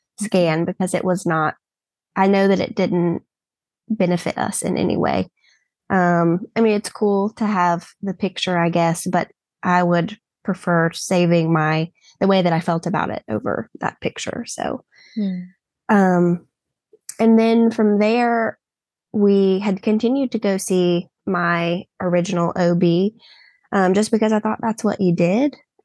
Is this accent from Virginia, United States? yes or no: yes; Virginia, United States; I am from Franklin County in Virginia. Which is where we still currently live. Grew up here since I was seven.